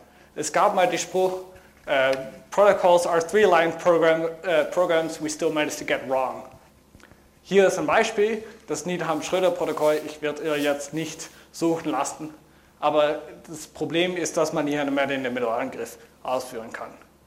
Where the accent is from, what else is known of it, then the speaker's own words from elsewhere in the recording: Netherlands; German is a second language; Und ich muss mich für mein Deutsch entschuldigen, weil ich bin Niederländer, wie gesagt.